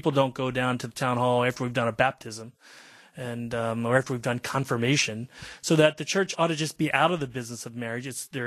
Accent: Virginia, United States; Well, I grew up in Virginia in the South, and that vehemence existed in my lifetime around the issues of civil rights.

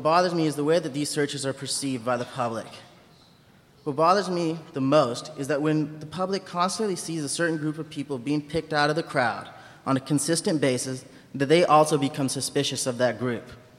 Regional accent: Seattle, Washington, United States; I'm 24 years old. I was born and raised in Seattle.

